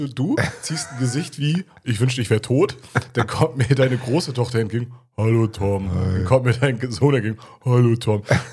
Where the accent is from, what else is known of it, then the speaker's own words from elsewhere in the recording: eastern Germany, Germany; Ich komme aus dem Osten.